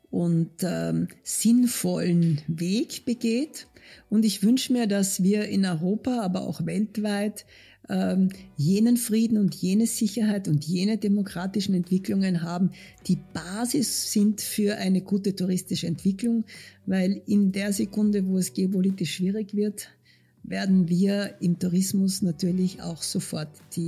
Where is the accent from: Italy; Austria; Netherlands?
Austria; Eastern Austria; Ich komme aus dem Osten Österreichs, bei uns haben die Gäste gezahlt, wenn sie gegangen sind.